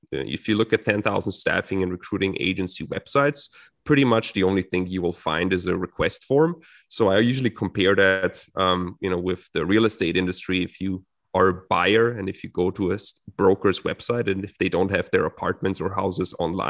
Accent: Vienna, Austria; English is a second language; I come from Austria, so I grew up in Vienna.

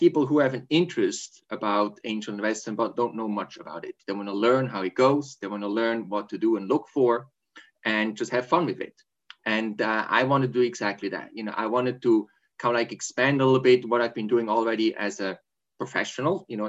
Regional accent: Switzerland; I've been born and raised in Switzerland. I actually did all my schools and education in Switzerland, except HBS.

